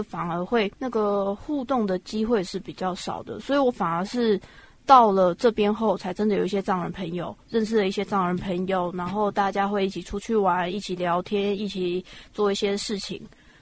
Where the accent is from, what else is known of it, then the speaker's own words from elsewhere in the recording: Taiwan; 今年6月的时候到印度来旅行，然后目前已经在印度待了3个多月。